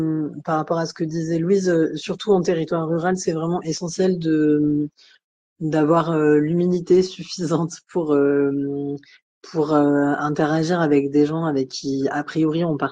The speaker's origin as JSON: {"language": "French", "region": "Occitanie", "country": "France", "said": "enfin moi je viens de là-bas quoi, du Tarn"}